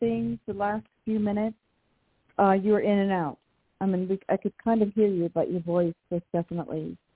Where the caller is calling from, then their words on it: Washington, United States; from Washington State.